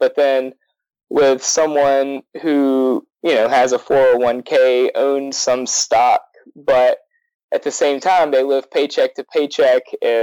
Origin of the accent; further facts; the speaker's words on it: Alabama, United States; So, I mean, I'm from Alabama, and most of the workers I know, they're not supportive of socialism.